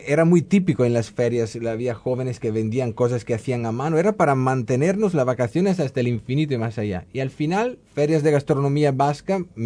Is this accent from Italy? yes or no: yes; Po Valley, Italy; Spanish is a second language; Yo vengo de una zona de Italia, la llanura padana, donde, vamos, el mar está muy lejos.